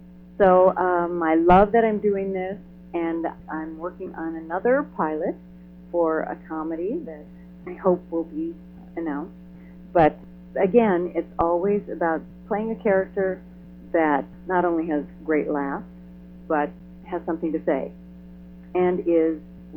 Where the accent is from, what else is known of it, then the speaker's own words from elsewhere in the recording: Minnesota, United States; And I grew up in Minnesota. I do a lot of winter sports.